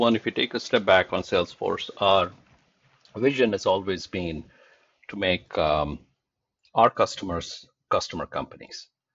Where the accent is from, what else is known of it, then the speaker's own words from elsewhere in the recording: India; moved away as an adult; now in United States; I come from engineering background. I spent a long time in simulation engineering. I'm an immigrant from India. Worked for Indian Space Research on satellites and rockets in the early days. Then moved to the U.S. as an immigrant